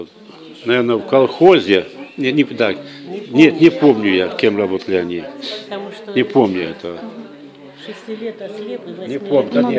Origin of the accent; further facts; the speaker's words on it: Kamianske, Dnipropetrovsk Oblast, Ukraine; born there; Я родился 6 июля 1937 года в городе Днепродзержинске, Днепропетров